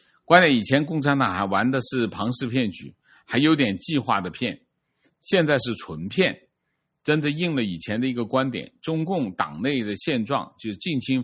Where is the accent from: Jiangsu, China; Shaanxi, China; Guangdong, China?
Guangdong, China; Shenzhen; moved away as an adult; now in United Kingdom; 我从深圳来英国5年多，第一次收到这种催缴通知